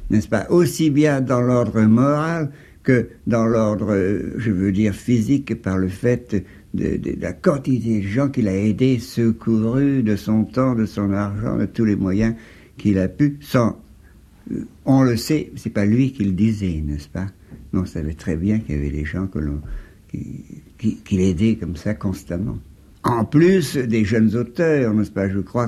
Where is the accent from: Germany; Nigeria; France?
France; Saint-Brieuc, Brittany; born there; son père est enterré à Saint-Brieuc, qui est ma ville natale.